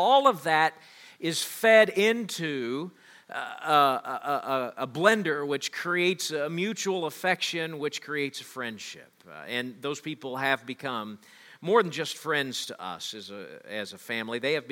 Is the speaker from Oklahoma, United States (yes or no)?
yes; Tahlequah, Oklahoma, United States; also born or lived in Aurora; family moved from southwest Missouri, where I was born, a town called Aurora, to what I consider to be my hometown of Tahlequah, Oklahoma.